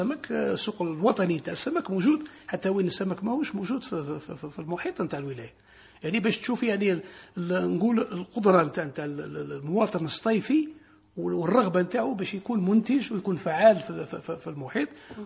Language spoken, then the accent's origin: Arabic; Algeria; نقول فقط أن لازم علينا كلنا نقطة أمل كجزائريين نأمنوا بلادنا